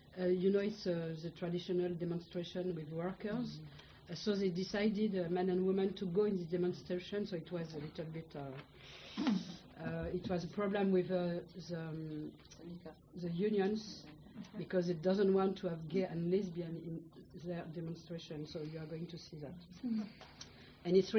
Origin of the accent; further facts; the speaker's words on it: France; accent: French; English is a second language; as you heard my French accent